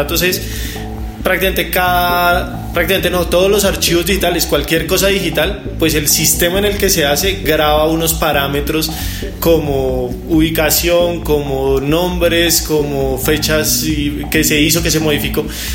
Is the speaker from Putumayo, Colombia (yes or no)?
no; Bogotá, Colombia; yo soy de Bogotá, 100% rolo, totalmente rolo, y toda mi vida he estado acá.